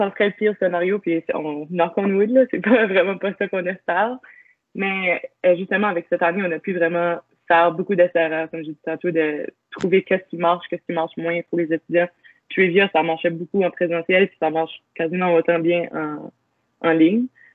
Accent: Edmonton, Alberta, Canada; now in Moncton, Canada; Je suis originaire du Nord-Ouest, d'Edmonton, plus précisément. Puis ça fait déjà depuis 2016 que je suis étudiante à l'Université de Moncton, campus de Moncton.

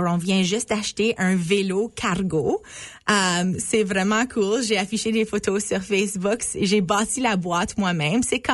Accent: Manitoba, Canada; j'ai grandi dans la banlieue de Island Lakes, qui est dans la circonscription électorale au sud-est de la ville. Je suis allée à l'école à Sarthe.

